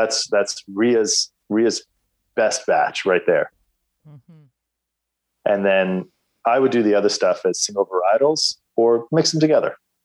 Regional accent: Canada; or I'm going to use the band … because I'm Canadian

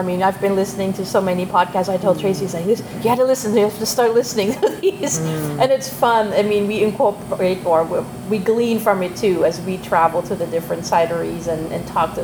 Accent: Germany; I'm from Germany, so we kind of took the angle.

